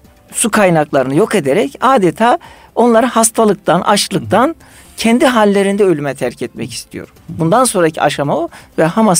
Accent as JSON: {"language": "Turkish", "region": "Adana", "country": "Turkey", "said": "Düşünün siz, ben Adanalıyım. Güneyde, Adana'da 24 saat elektrik yanması hayatın ne olabileceğini."}